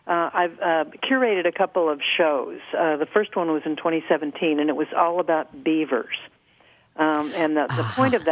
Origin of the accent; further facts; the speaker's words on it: California, United States; Well, my first associate degree when I grew up in California was in art, actually